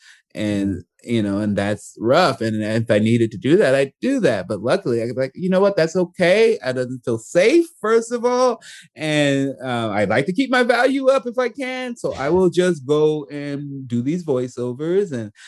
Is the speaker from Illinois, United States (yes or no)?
yes; Chicago, Illinois, United States; growing up in Chicago, nice, in the middle of everything